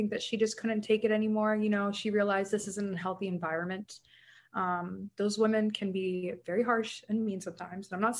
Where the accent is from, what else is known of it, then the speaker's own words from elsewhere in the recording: Alpharetta, Georgia, United States; where we grew up in Alpharetta